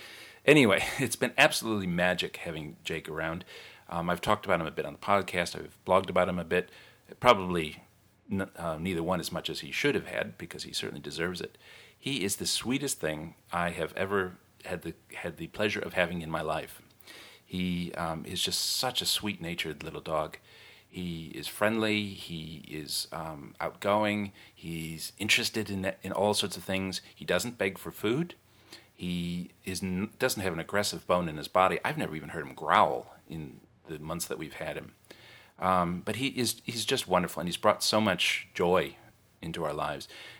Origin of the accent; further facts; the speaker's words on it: New Zealand; also born or lived in United States; Because as a New Zealander by way of America, I find the whole Australia-New Zealand rivalry thing a bit funny.